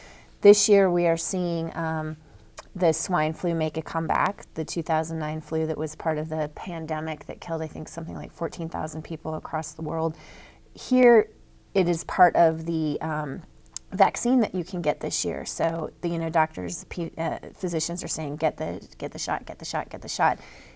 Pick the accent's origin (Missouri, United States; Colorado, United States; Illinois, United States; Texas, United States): Colorado, United States; I'm from Colorado, so I've been back for some family visits